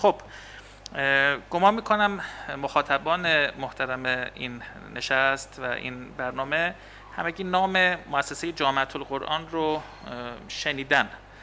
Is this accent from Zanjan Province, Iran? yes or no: yes; Zanjan, Zanjan Province, Iran; ما موفق شدیم در شهر خودمون، شهر زنجان